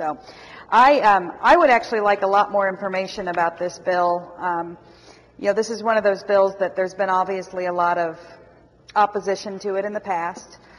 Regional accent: Branson, Missouri, United States; I grew up in the Ozark Mountains down in Branson, Missouri.

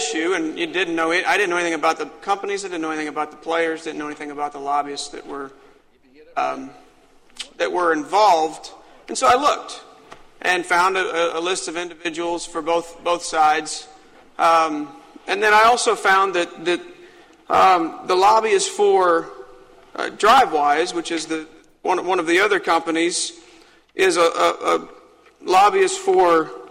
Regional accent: Columbia, Missouri, United States; also born or lived in Joplin; I'm from Boone, Columbia. I was born in Joplin.

